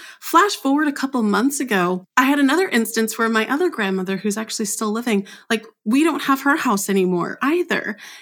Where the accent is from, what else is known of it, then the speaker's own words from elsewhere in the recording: New York, United States; I live in North Carolina, but my home where I was born, I'm from New York.